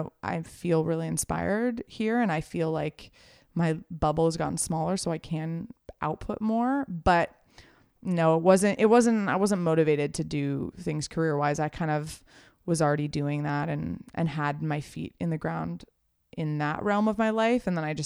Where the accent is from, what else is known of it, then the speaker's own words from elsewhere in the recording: Los Angeles, California, United States; now in Venice, United States; Because I grew up here. I grew up in Hollywood, and then I slowly have moved my way west